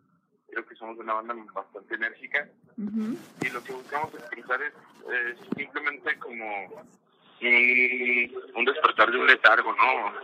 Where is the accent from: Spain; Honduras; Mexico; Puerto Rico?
Mexico; Chihuahua; como tú dices, somos de Chihuahua y ya vamos a cumplir 10 años de estar formados